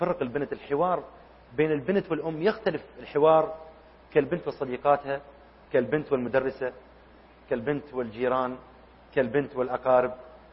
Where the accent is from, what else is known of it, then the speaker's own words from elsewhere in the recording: Iraq; moved away as an adult; now in United Arab Emirates; أنا أذكر سافرت من العراق إلى الإمارات